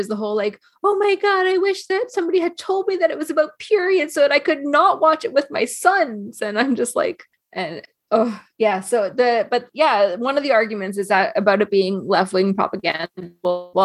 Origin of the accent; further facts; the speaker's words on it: Canada; also born or lived in United States; it was weird being a Canadian in the late 90s and early 2000s. And I say that as somebody who lived in the United States for a few years at the end of the 90s.